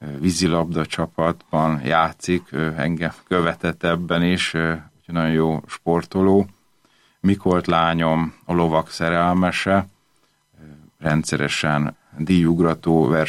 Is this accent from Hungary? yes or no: yes; Budapest, Hungary; Ugyan Budapesten születtem és nőttem fel, hatott rám atyámnak a szülőfaluja iránti szeretete is.